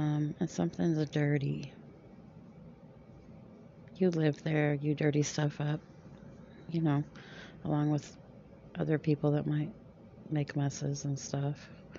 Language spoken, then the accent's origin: English; Texas, United States; I am from Texas in the United States.